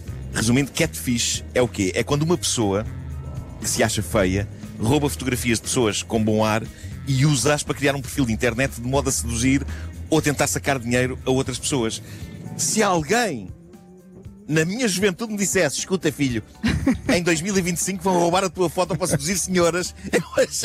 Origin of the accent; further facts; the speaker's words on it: Lisbon, Portugal; E não, eu não sou de Wigan, eu sou de São Domingos de Benfica